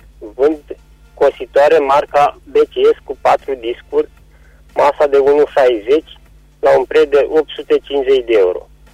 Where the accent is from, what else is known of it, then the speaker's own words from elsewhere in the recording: Caransebeș, Caraș-Severin, Romania; de la Caransebeș